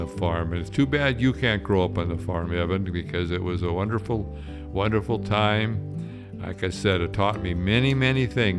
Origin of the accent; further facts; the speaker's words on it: Wisconsin, United States; Well, I grew up at a little dairy farm in northern Wisconsin.